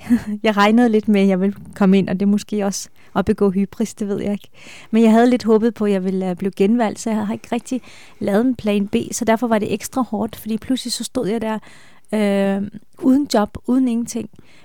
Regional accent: Jutland, Denmark; jeg er vokset op i Jylland. Mine forældre kommer fra Esbjerg, og de bor stadigvæk i Esbjerg.

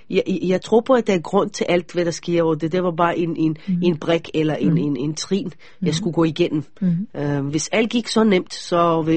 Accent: Israel; Så jeg må ikke sige, at jeg kommer fra Israel.

